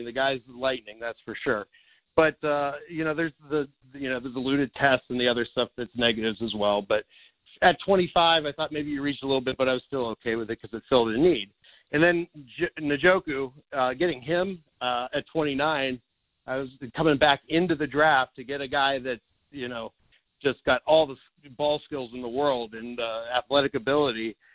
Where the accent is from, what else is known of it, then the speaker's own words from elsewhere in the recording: Youngstown, Ohio, United States; from Youngstown, the C-Bots.